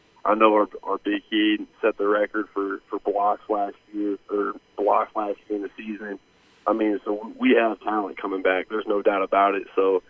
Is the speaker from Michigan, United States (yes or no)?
no; Fordland, Missouri, United States; born or raised there